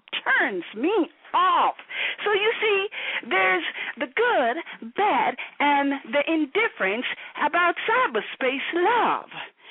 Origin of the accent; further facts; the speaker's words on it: Jamaica; moved away as an adult; now in United States; because I'm really from Jamaica. You know, I am Jamaican. Wagwan. Yeah. But I came to the U.S. like 25 years ago, but still born Jamaican